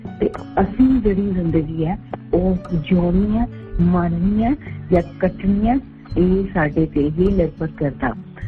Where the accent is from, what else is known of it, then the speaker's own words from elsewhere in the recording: Punjab, India; moved away; ਉਹ ਪੰਜਾਬ ਜਿਹੜਾ ਅਸੀਂ ਕਿੱਥੇ ਛੱਡ ਕੇ ਆਏ ਹਾਂ ਪਿੰਡਾਂ ਦੇ ਬਾਰੇ ਚ ਉਹਦੇ ਬਾਰੇ ਚ ਗੱਲ ਕਰ ਰਹੇ ਹਾਂ.